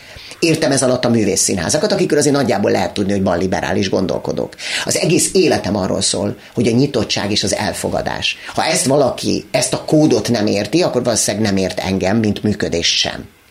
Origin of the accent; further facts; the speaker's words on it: Budapest, Hungary; én budapesti vagyok, itt is születtem